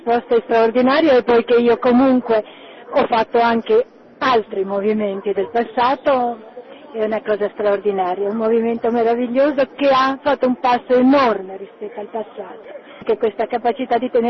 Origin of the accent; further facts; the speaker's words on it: Turin, Piedmont, Italy; now in Cosenza, Italy; sono di Torino, ma lavoro all'Università della Calabria da tanti anni.